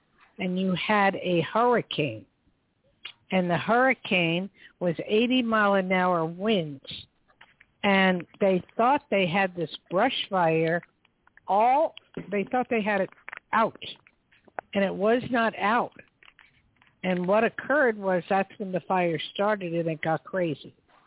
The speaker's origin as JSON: {"language": "English", "region": "New Jersey", "country": "United States", "said": "Jersey girl."}